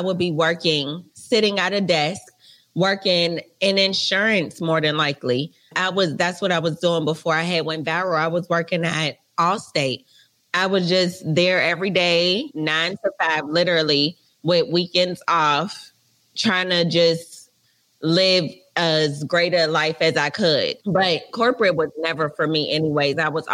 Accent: Charlotte, North Carolina, United States; also born or lived in Atlanta; now in Los Angeles, United States; I'm from Charlotte, North Carolina.

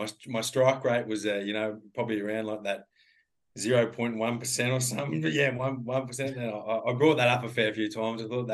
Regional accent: Queensland, Australia; I grew up in Western Queensland. We have a farm out there, but, you know, we're not farmers. We had cows and stuff on the farm growing up

